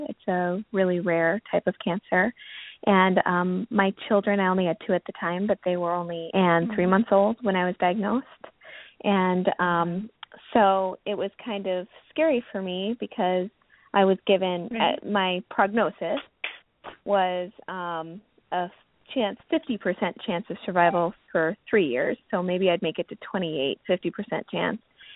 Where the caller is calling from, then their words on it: Chicago, Illinois, United States; Well, I'm calling from Chicago. Well, kind of the north suburbs of Chicago, and I've lived here most of my life.